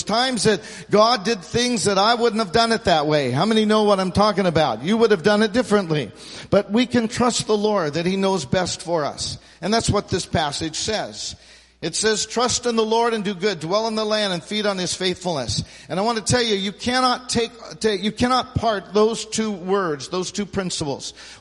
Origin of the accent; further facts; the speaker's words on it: California, United States; and I was raised in Central California. We had lots of snails and look at snails and the grass and the ants